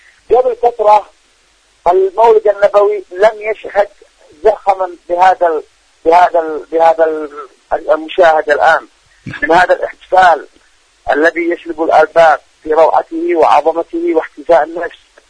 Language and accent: Arabic; Yemen; فهذه الآية نستبشر بها كيمنيين مظلومين محاربين مضطهدين